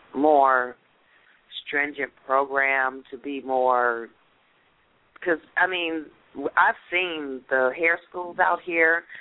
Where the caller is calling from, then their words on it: Houston, Texas, United States; also born or lived in California; I'm calling from Houston.